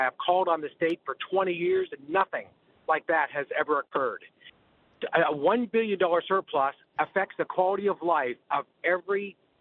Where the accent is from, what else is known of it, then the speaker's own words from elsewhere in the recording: Youngstown, Ohio, United States; I'm from Youngstown, Ohio.